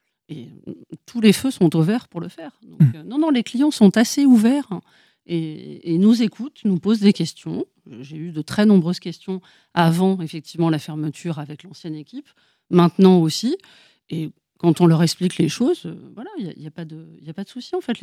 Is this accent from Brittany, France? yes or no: yes; Rennes, Brittany, France; now in Paris, France; Donc, je suis rennaise d'origine.